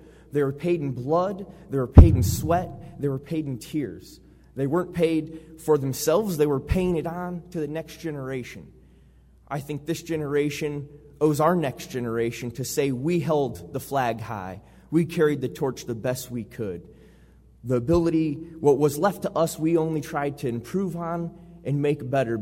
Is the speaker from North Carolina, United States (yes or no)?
no; Iowa, United States; first language English; I'm from Iowa. I don't know any other language.